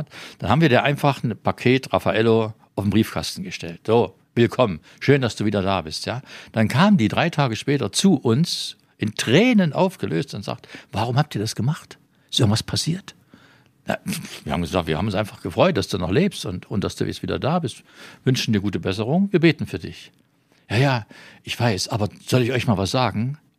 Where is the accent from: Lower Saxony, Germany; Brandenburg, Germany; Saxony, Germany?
Brandenburg, Germany; Lychen; Im Falle von Bergneustadt oder Lüchen, wo ich herkomme, Brandenburg